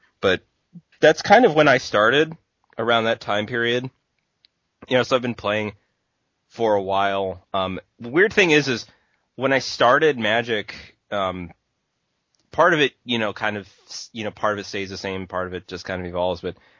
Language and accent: English; St. Louis, Missouri, United States; I'm from St. Louis, Missouri, so like Midwest.